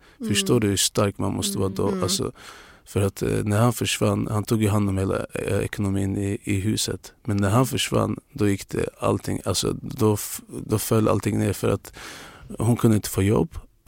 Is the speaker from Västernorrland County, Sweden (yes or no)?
no; Luleå, Norrbotten County, Sweden; när jag flyttade från Luleå. Och då var det jättetufft och det var flera gånger jag var så nära på att ge upp och flytta tillbaka.